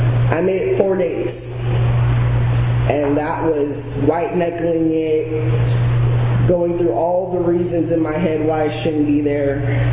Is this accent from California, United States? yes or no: yes; Chowchilla, California, United States; I was born and raised in Chowchilla, California. Not the prison, the town. It was a pretty normal life. I grew up on an almond ranch.